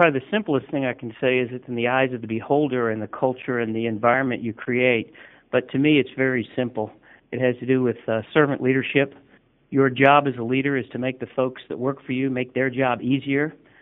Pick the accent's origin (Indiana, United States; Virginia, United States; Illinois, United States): Indiana, United States; I think it comes from being a Hoosier, but maybe not. I'm not sure. My accent isn't as cool as yours.